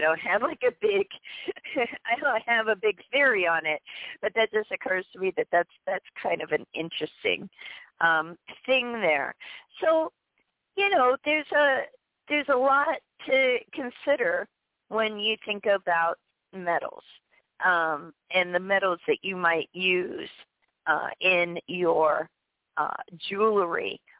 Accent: Pittsburgh, Pennsylvania, United States; I grew up around Pittsburgh, Iron City.

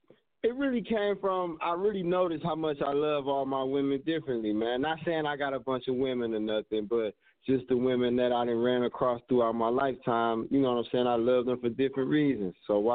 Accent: Cleveland, Ohio, United States; I'm from Cleveland, Ohio. You know what I'm saying? I'm putting Ohio on for the realest music out.

